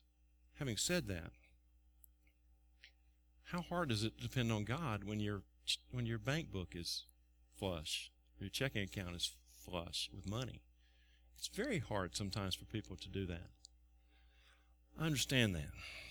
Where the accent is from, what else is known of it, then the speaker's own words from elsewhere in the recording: Tarboro, North Carolina, United States; I remember growing up in Tarboro. The street light was almost paid for. Tarboro was a small town, 12,000 people, smaller today than it was then.